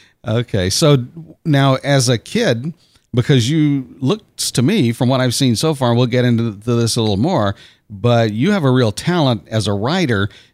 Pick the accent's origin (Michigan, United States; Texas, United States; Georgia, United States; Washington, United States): Texas, United States; Beaumont; Well, I'm a Beaumont boy, so I'm not that far away. I'm away from Houston, or in a sense, New Orleans.